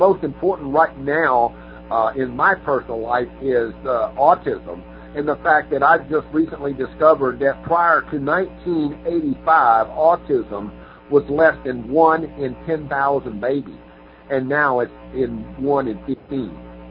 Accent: Shreveport, Louisiana, United States; New Orleans, Louisiana, and my hometown of Shreveport.

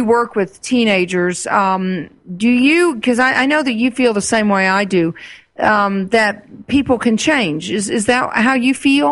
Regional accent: Arkansas, United States; When I was growing up in Arkansas, I would look up at the stars

